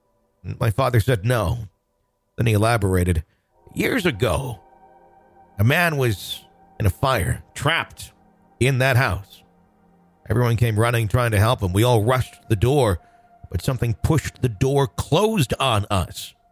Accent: Lowell, Massachusetts, United States; I grew up in Lowell, Massachusetts, which was an unfortunate victim of the crack and heroin epidemics and left many people homeless and committing petty crimes, such as burglary and trespassing.

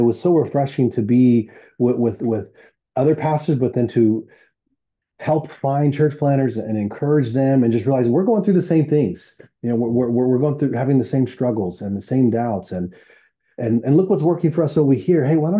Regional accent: Austin, Texas, United States; I think God is leading me to plant a church in an area that that is similar to what I grew up in Austin.

